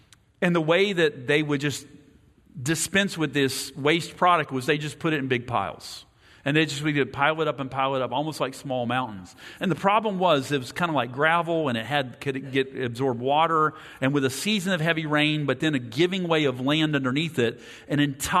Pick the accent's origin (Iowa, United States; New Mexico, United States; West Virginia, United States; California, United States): West Virginia, United States; Well, those of you, if you're like me, I grew up in West Virginia.